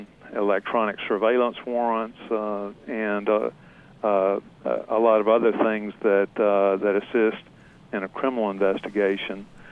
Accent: Jackson, Tennessee, United States; now in Houston, United States; I'm originally from Tennessee. I grew up in Jackson, Tennessee.

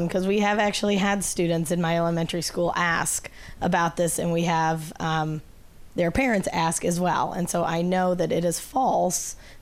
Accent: St. Louis, Missouri, United States; I'm from St. Louis, Missouri.

